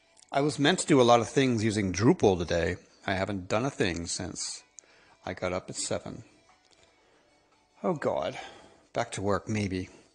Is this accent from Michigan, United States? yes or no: no; Pennsylvania, United States; Scots-Irish, which is consistent with the area I grew up in, Pennsylvania.